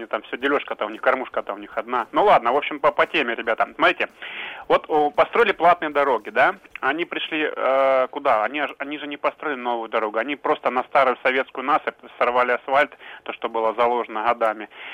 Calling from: Rostov-on-Don, Rostov Oblast, Russia; Ростов-на-Дону вас беспокоит.

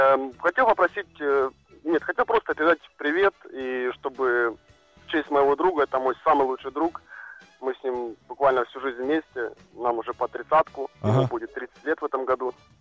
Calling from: Saratov, Saratov Oblast, Russia; Я звоню из Саратова.

